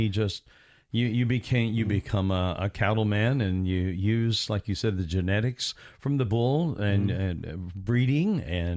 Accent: Indiana, United States; I grew up in Indiana and loved horses.

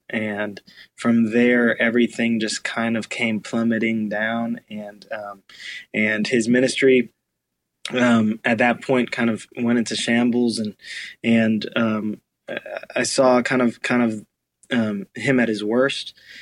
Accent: Orlando, Florida, United States; This was in Orlando. Yep, I grew up in Orlando.

